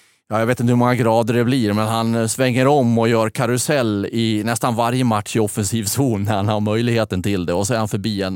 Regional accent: Fagersta, Västmanland County, Sweden; Men jag är från Fagersta i övrigt

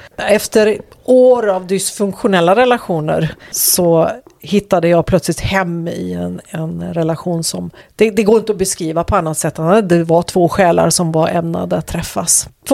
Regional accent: Västra Götaland County, Sweden; då bodde vi i Skåne men flyttade sen upp till Bohuslän igen där jag kommer ifrån.

